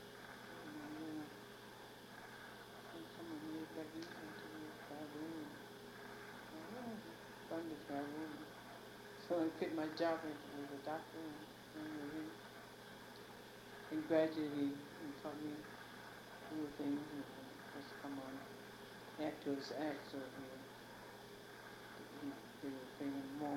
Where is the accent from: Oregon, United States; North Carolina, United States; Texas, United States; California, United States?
California, United States; San Francisco; born there; San Francisco. I was born in San Francisco.